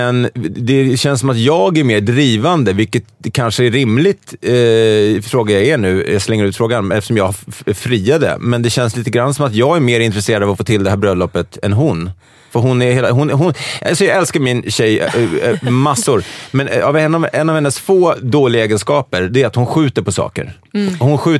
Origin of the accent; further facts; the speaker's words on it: Sweden; jag är från Sverige